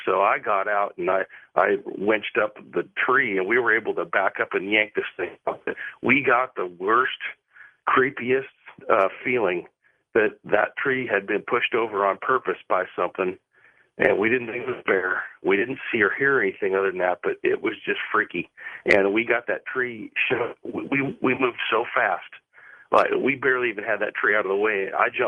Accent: Oregon, United States; I'm from Oregon, and I was bow hunting with a buddy of mine out south of Hood River, south of Mount Hood area in the Cascade Range.

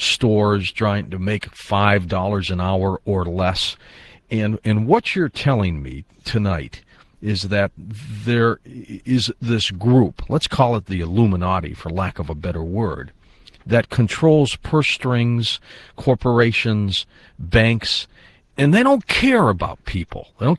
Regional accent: United States; I'm going to speak frankly too, as an American

